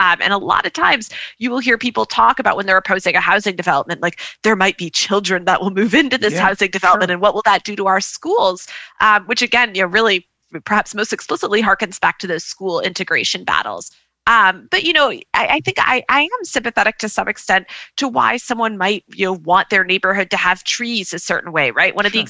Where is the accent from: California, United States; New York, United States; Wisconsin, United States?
Wisconsin, United States; Milwaukee; moved away; Yeah, so I'm a native of Milwaukee, Wisconsin, and my hometown neighborhood has not changed at all. Since I've moved away, you know, almost 20 years ago, it is exactly the same.